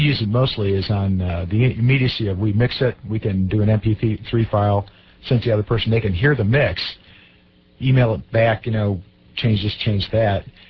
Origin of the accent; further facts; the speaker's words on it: Kansas City, United States; it's long distance, number one, and I'm from Kansas City.